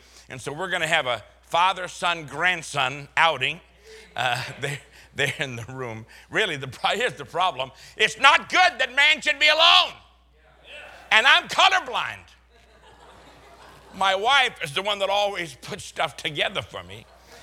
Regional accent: Boston, Massachusetts, United States; accent: Boston; I am from Boston. You can tell a little bit by my accent.

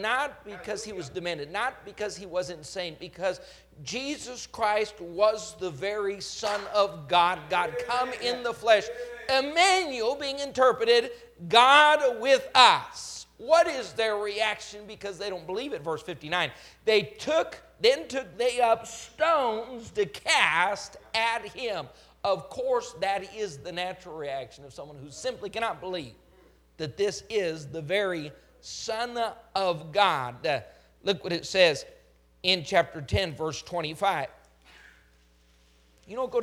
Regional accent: Colorado, United States; I remember years ago, growing up in Colorado, down at the food mart, one time two men showed up in these robes

